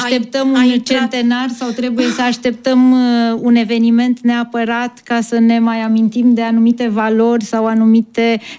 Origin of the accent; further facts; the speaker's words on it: Romania; Sunt ființă umană, sunt român, sunt femeie, sunt antropolog